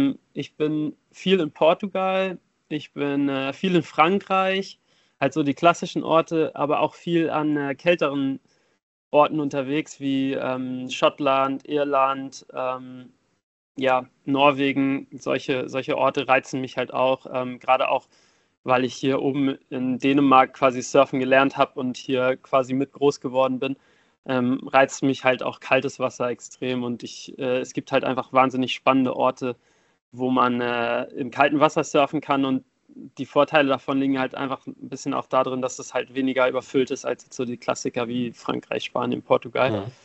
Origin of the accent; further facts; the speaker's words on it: Flensburg, Schleswig-Holstein, Germany; 31 Jahre alt mittlerweile auch und ich komme gebürtig aus Flensburg und bin in Flensburg aufgewachsen an der dänischen Grenze